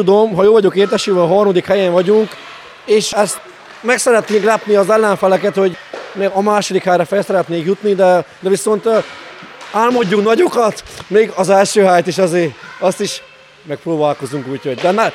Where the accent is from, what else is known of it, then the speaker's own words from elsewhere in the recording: Joseni, Harghita, Romania; én Erdélyből jöttem, Gyergyó Szent Miklós mellő, Gyergyó Alfalú.